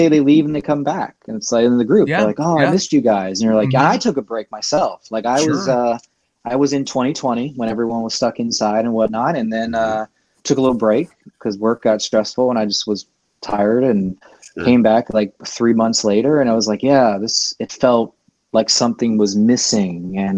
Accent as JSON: {"language": "English", "town": "Cumberland", "region": "Maryland", "country": "United States", "tie": "born or raised there", "said": "No, growing up in Cumberland, of course, we were so close. We were Pittsburgh."}